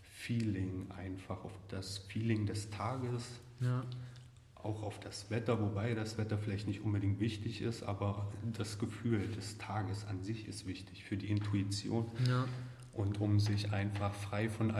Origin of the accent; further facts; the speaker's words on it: Aschersleben, Saxony-Anhalt, Germany; Das spüre ich natürlich ganz prinzipiell in Aschersleben, meiner Heimatstadt.